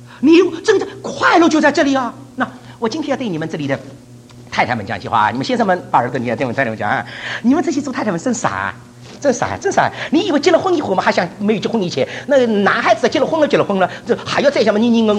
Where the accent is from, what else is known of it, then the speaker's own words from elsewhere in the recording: Shanghai, China; also born or lived in Huzhou; 我还喜欢吃我家乡东西。我是浙江湖州人，长大在上海，